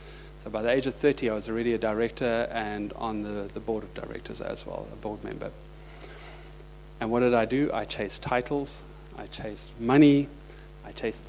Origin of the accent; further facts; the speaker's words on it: Zimbabwe; born there; I was born in Rhodesia. You guys might think I'm South African, but I was actually born in Rhodesia, in Zimbabwe, now known as Zimbabwe. And most of my family were farmers.